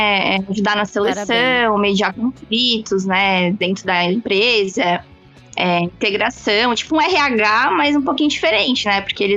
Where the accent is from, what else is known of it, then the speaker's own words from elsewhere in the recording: Santa Catarina, Brazil; Então, eu sou de Santa Catarina.